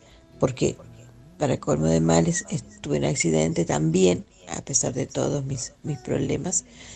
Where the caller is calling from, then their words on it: Córdoba, Argentina; de Córdoba.